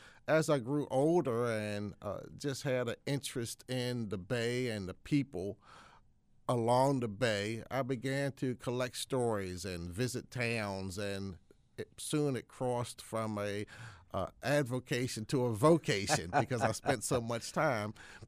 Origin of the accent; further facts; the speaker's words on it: Baltimore, Maryland, United States; I grew up in East Baltimore, about a 9-hour away from Morgan State University, down at Harford and 25th Street